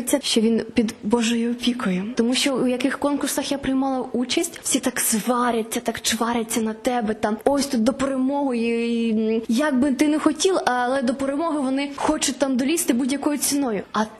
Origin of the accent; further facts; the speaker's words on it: Donetsk Oblast, Ukraine; тому що я з Донеччини